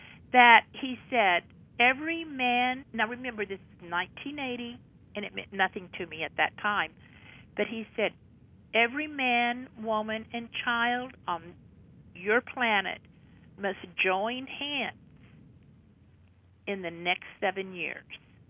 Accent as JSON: {"language": "English", "region": "Oklahoma", "country": "United States", "said": "I had always been involved with the culture to some extent, because I'm from Oklahoma and I and my family are descendants of the Sandwati Regiment."}